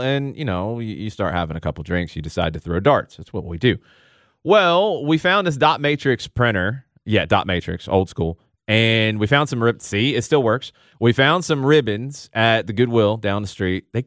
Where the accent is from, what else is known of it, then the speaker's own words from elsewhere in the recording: Atlanta, Georgia, United States; I tell people I'm from Atlanta, and they're like, really? Are you sure? Really?